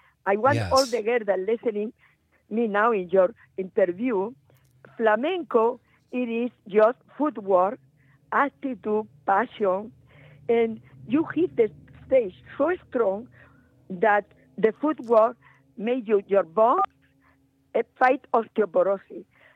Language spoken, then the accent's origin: English; Murcia, Region of Murcia, Spain; born there; English is a second language; I was born in Murcia, a little town, now it's a city, in the south. And we have farm, big farm.